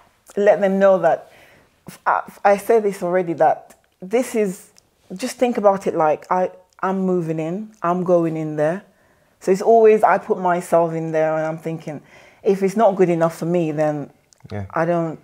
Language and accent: English; Jamaica; I mean, we grew up in Jamaica. My mom was a single mom.